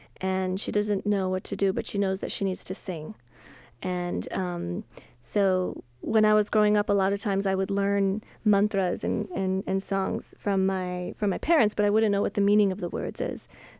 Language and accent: English; Fort Collins, Colorado, United States; I am originally from Fort Collins. So I was born and raised there, and my parents were immigrants from South India